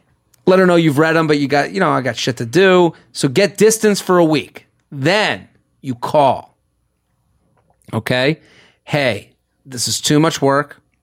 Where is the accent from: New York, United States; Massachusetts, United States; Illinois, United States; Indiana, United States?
Massachusetts, United States; Literally, I'm from outside of Boston. That is everyone.